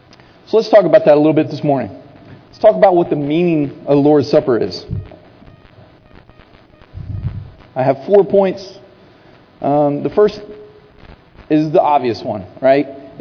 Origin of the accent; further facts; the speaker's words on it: Indiana, United States; I grew up in Indiana, just like Ken did